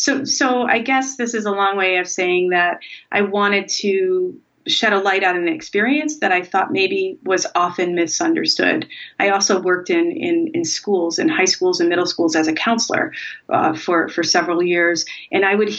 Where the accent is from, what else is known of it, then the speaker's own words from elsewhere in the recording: Rochester, New York, United States; but he writes about my hometown, Rochester, New York.